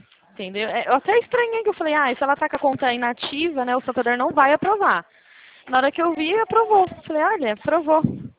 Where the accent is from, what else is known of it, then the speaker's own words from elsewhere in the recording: Pirassununga, São Paulo, Brazil; Não, eu também sou de São Paulo, né? Sou de Pirassununga